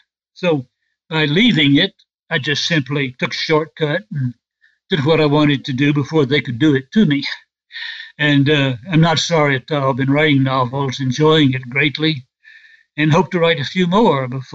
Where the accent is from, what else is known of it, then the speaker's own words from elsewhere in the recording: Alabama, United States; he moved us back to the United States, and we settled in Alabama, in the South. And I grew up in the South